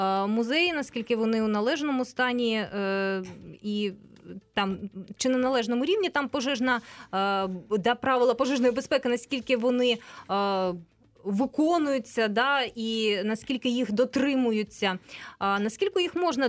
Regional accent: Luhansk Oblast, Ukraine; От я сама із Луганщини

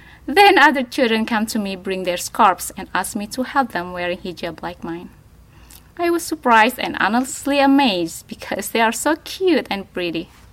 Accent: Indonesia; English is a second language; I'm from Indonesia. I grew up in religious family. My father has an Islamic school in my village, and it's called madrasah.

